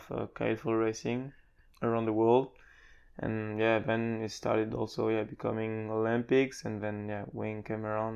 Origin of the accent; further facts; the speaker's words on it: New Caledonia; English is a second language; moved away as an adult; Yeah, I'm originally from New Caledonia. I'm born there in 97 and I've been raised pretty much my whole time there till I was 18.